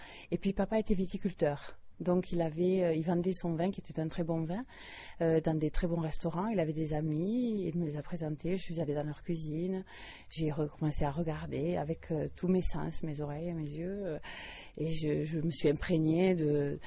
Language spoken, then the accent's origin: French; Occitanie, France; born there; Je suis née dans les Corbières et j'ai élu domicile dans les Cévennes, qui est le pays de mon mari.